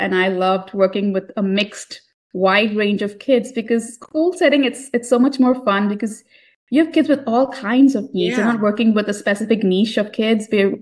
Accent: India; So I grew up in India, and my dad wanted me to either pursue engineering or medicine.

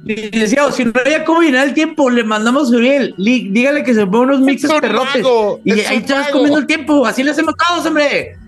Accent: Chihuahua, Mexico; yo como soy de Chihuahua, le digo arrebasar, ya no puedo decir rebasar.

